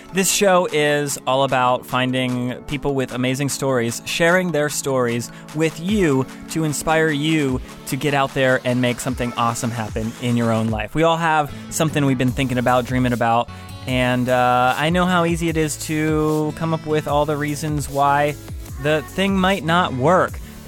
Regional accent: Pennsylvania, United States; I'm from the East Coast as well. My people know that, Pennsylvania.

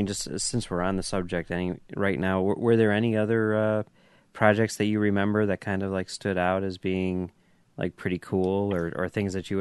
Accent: Chicago, Illinois, United States; I'm from Chicago, you know.

